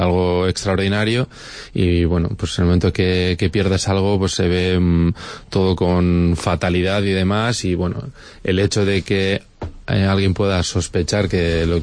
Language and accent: Spanish; San Sebastián, Basque Country, Spain; Al final en todas las ciudades, yo soy de San Sebastián